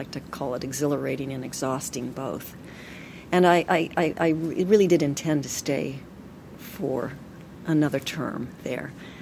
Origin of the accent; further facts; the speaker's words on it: Brookline, Massachusetts, United States; So I grew up in Brookline, and then we moved to Newton to raise the kids. And so this is really my home.